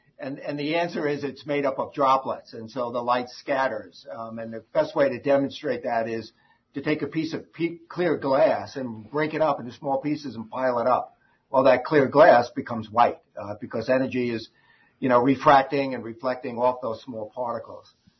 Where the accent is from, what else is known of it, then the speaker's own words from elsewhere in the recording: Long Island, New York, United States; What I really remember being a New England guy who was growing up on Long Island was